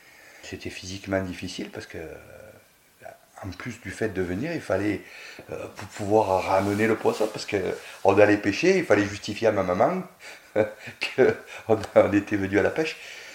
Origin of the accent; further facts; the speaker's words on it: Château-Arnoux, Provence-Alpes-Côte d'Azur, France; j'ai grandi et je vis dans la vallée. Je ne suis pas très loin, je suis né à Château-Arnoux, j'y vis, j'y travaille, j'y habite.